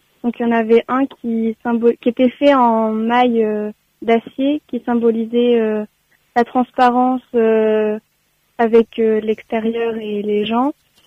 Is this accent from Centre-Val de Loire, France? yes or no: yes; Centre-Val de Loire, France; je viens du Loir-et-Cher, et puis voilà.